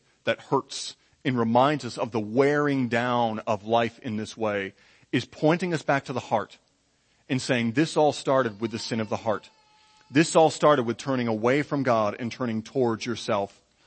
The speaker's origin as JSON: {"language": "English", "region": "Michigan", "country": "United States", "said": "And boy, I'm from Michigan."}